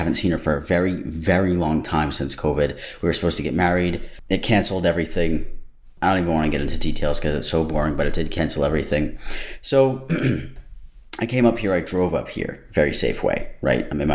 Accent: United States; my fiance is Canadian, okay, and I'm American, and we decided to get a place in Canada for a little bit

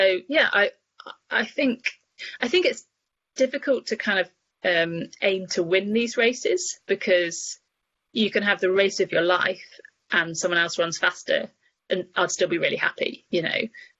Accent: United Kingdom; I thought, being British, that if I just took the mandatory kit, I'd be fine.

